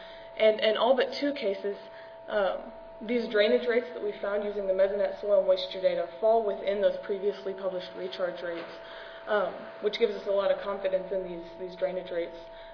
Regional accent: Oklahoma, United States; you may not know that my home state, Oklahoma, has also been in a drought in these past few years.

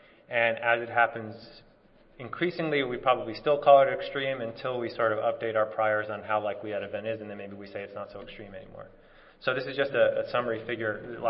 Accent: California, United States; I'm going to try to give you my perspective, not only as a Californian in that sort of hellscape that was described in terms of the drought

